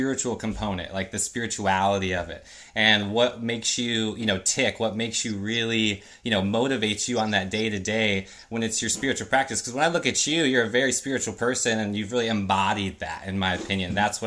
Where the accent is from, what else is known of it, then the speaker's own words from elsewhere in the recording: California, United States; now in Los Angeles, United States; I just moved down here to LA. I'm new from Northern California